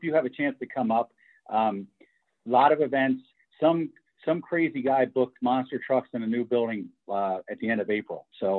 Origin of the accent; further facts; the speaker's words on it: Baltimore, Maryland, United States; because I'm born and raised in Baltimore and worked here my entire life. So to have somebody believe in my city like